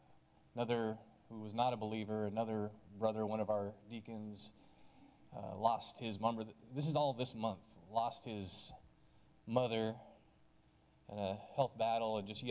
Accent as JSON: {"language": "English", "country": "Philippines", "tie": "born or raised there", "said": "I grew up in the Philippines"}